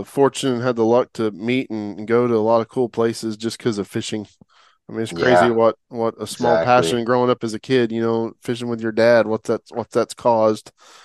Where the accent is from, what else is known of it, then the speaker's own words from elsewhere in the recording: Oklahoma, United States; moved away; It's like I'm from Oklahoma originally. And so, man, when I moved down here, and I would go back home